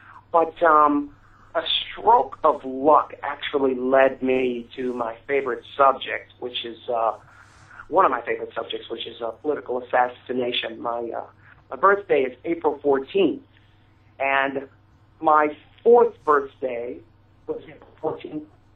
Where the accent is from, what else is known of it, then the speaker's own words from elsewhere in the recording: Chicago, Illinois, United States; Well, I'm from Chicago.